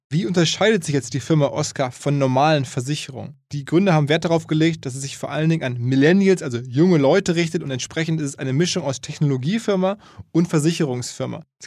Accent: Essen, North Rhine-Westphalia, Germany; meine Heimatstadt Essen

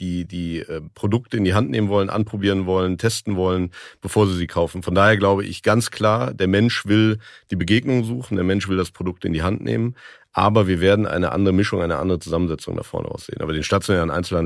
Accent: Cologne, North Rhine-Westphalia, Germany; Ich sehe es in der Großstadt, ich komme aus Köln

